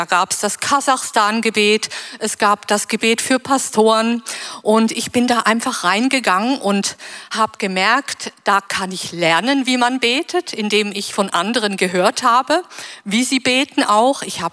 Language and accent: German; Switzerland; Das hatte ich noch nie vorher, weil ich bin ja Schweizerin.